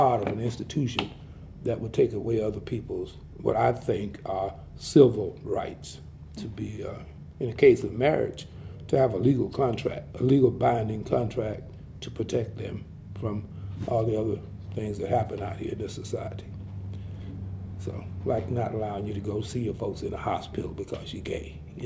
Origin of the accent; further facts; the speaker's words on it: the South, United States; Well, growing up in the South on a farm, working in the fields